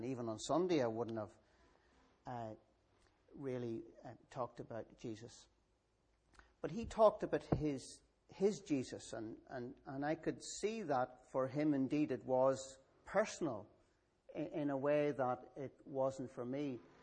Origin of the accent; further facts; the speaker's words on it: Keady, Northern Ireland, United Kingdom; And I was brought up in just outside Katy on the Castleblaney Road, just about 4 miles from the border.